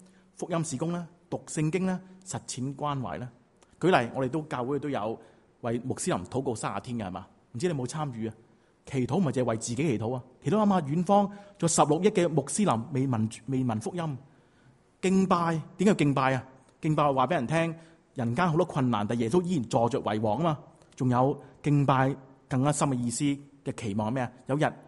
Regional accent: China; 我都系中国人咧，好蒙福

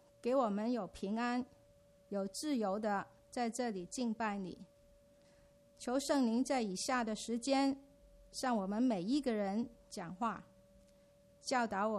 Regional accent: Hong Kong; now in Canada; 27年前呢，我是从香港来到 Regent College 读神学。毕业之后呢，我就留校

